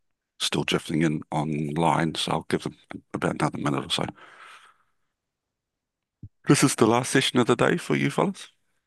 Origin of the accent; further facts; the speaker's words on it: Northland, New Zealand; now in Wellington, New Zealand; I am from Aotearoa, New Zealand. I was born in the far north and I live in the capital city, Wellington, and now.